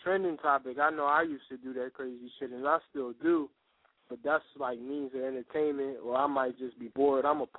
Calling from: Philadelphia, Pennsylvania, United States; I'm calling from South Philly.

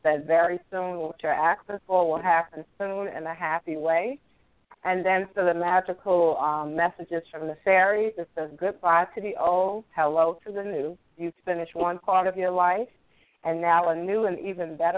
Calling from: New York City, New York, United States; I'm calling from New York City. It's cold and rainy.

